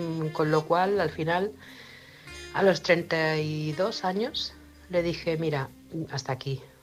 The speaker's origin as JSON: {"language": "Spanish", "town": "Barcelona", "region": "Catalonia", "country": "Spain", "said": "de Barcelona."}